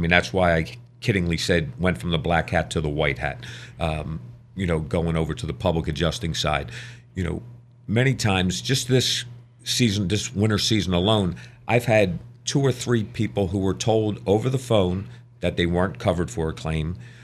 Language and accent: English; Philadelphia, Pennsylvania, United States; I mean, I was born and raised in Fairmount.